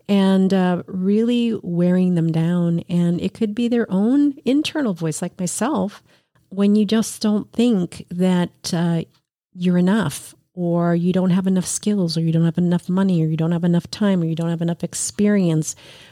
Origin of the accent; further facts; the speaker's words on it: New York City, New York, United States; born there; And I was born in New York City. But I think living between those two cultures were so different. You know, we spoke Spanish at home, spoke English at school.